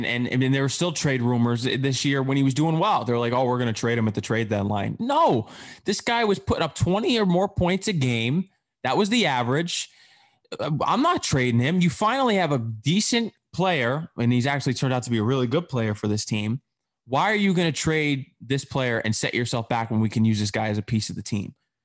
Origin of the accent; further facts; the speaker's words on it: Connecticut, United States; I'm from Connecticut, so. But my allegiance is to New York teams.